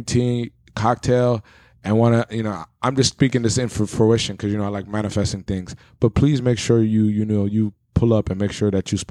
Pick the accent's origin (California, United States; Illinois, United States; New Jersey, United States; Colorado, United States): Illinois, United States; Chicago; Keep in mind you, I'm from Chicago, so the way we communicate is a lot differently.